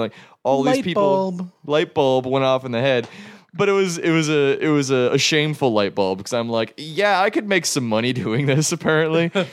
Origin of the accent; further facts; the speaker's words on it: Oakville, Ontario, Canada; now in Winnipeg, Canada; I'm not from Winnipeg originally. I'm from a small suburban squalor called Oakville, Ontario